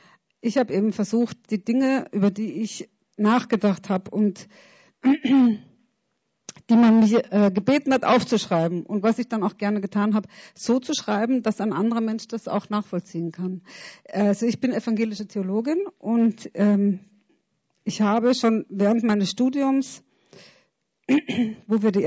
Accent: Marchtrenk, Upper Austria, Austria; weil ich bin ja in Machtrenk aufgewachsen ein paar Jahre, weil mein Vater dort Pfarrer war

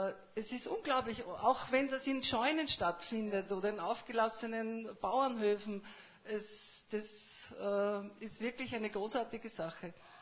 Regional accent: Linz, Upper Austria, Austria; now in Mühlviertel, Austria; also es dauert schon sehr lange, als Linzer im Müllviertel Fuß zu fassen.

